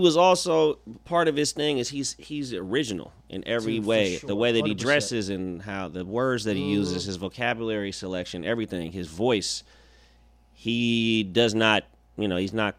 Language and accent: English; Oakland, California, United States; because we're from Oakland